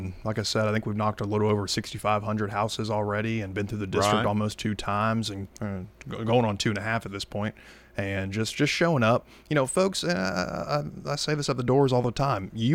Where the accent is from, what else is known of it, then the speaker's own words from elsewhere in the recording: Rockvale, Tennessee, United States; You know, I'm born and raised in Rutherford County, grew up in the Rockvale area.